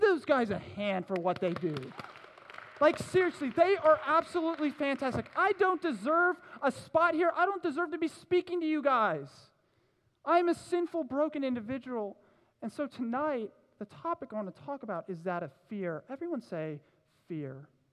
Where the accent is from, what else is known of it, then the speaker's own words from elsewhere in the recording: Orlando, Florida, United States; I am actually from Orlando, Florida, okay? Give it up, yes! Best state in the country, okay? I love Florida, it's fantastic.